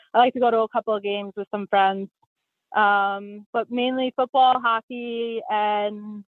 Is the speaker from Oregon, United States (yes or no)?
no; Long Island, New York, United States; I'm 28. I'm a Leo. I'm from Long Island